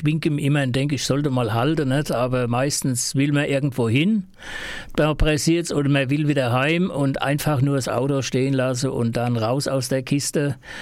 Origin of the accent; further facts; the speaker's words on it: Baden-Württemberg, Germany; wo kommst du her? Aus Hohenlohe, Sibirien.